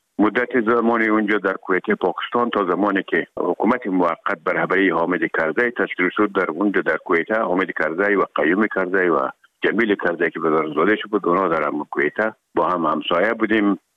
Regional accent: Herat, Afghanistan; now in Kabul, Afghanistan; مدتی که ما در کابل آمدیم، خودمان از هرات که آمدیم به اکادمی نظامی

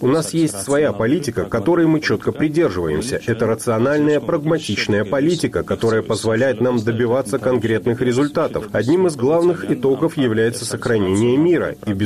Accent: Georgia; это мы, грузины, виноваты в том, что 20% нашей территории оккупировано.

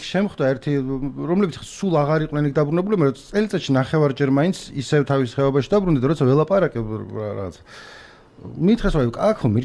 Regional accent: Imereti, Georgia; იმიტომ რომ მე თვითონაც იმერელი ვარ

